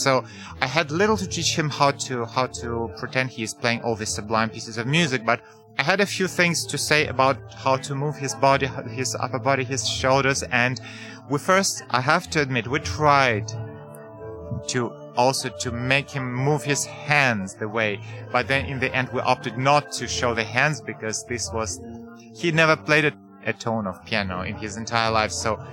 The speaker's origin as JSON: {"language": "English", "town": "Donetsk", "region": "Donetsk Oblast", "country": "Ukraine", "said": "I hail from Ukraine. I hail from Donetsk, the place where the hell broke loose 8 years ago, and where the whole world is talking about right now."}